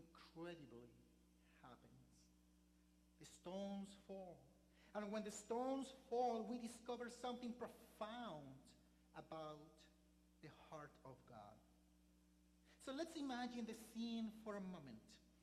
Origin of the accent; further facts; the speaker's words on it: Chile; I come from Chile, very down then in the there in the planet, and we knew about it.